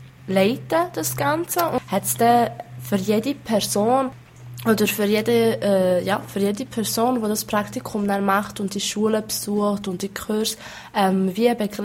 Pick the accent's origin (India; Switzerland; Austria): Switzerland; Romanshorn, Thurgau; Ich komme von Romanshorn ursprünglich.